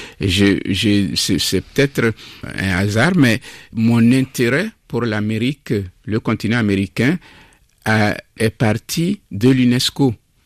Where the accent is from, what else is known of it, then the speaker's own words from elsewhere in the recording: Togo; les rythmes que je connaissais chez moi au Togo.